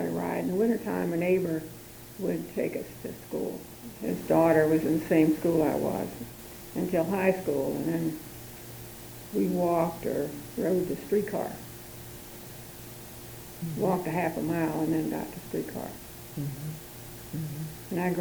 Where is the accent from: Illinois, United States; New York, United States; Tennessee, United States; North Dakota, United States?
Tennessee, United States; Johnson City; I was born in Johnson City, Tennessee in 1921. I lived in town for a while, and my family moved to the country, and I was out there for a good 10-15 years